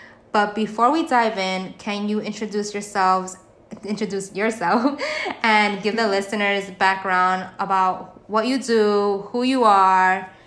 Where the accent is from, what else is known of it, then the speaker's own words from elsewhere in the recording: Brooklyn, New York, United States; I'm a native too, and I'm currently living in Brooklyn. So shout out to being a New Yorker.